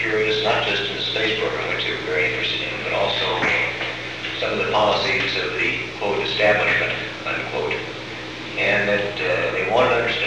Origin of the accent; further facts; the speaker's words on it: San Diego, California, United States; one of which is San Diego, which is my hometown